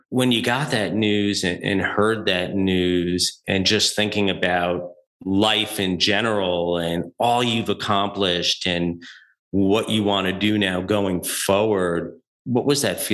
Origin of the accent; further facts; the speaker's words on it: New York, United States; And also as a New Yorker, thank you for your work there.